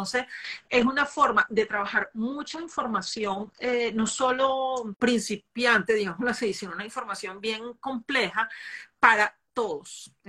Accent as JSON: {"language": "Spanish", "country": "Venezuela", "also_born_or_lived": "Brazil", "moved": "yes", "said": "Yo soy venezolana, que en mi caso, pues, ir a Miami y salir era muy común"}